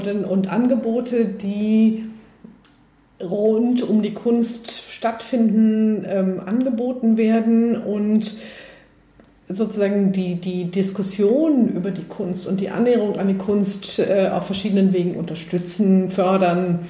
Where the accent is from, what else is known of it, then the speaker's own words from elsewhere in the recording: Düsseldorf, North Rhine-Westphalia, Germany; in Stuttgart gearbeitet und bin 2009 hier in die Kunstsammlung gekommen. Und ich komme aus Düsseldorf, das muss man vielleicht dazu sagen. Insofern ist es für mich auch eine Rückkehr zu den Wurzeln.